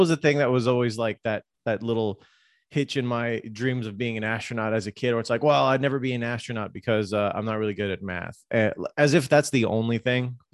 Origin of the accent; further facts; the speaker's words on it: Houston, Texas, United States; also born or lived in South Florida; Well, I grew up in Houston and in South Florida, so it was really easy for me as a kid to be like a big NASA nerd.